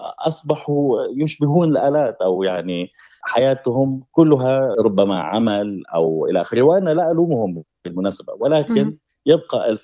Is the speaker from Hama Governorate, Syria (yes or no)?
no; Damascus, Damascus Governorate, Syria; ولدت في دمشق وعشت كل حياتي فيها.